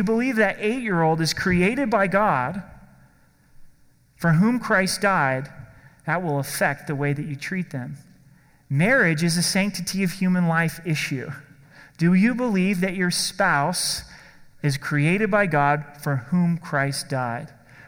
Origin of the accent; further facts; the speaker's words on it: Oregon, United States; In my home state of Oregon, which has gone out of control in a lot of ways